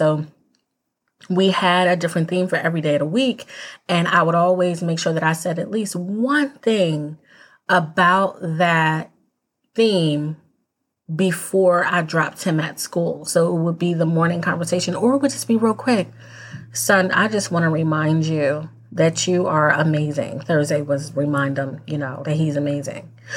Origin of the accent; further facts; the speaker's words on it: New Jersey, United States; I'm from New Jersey. And I spent a lot of time in Philadelphia, Pennsylvania.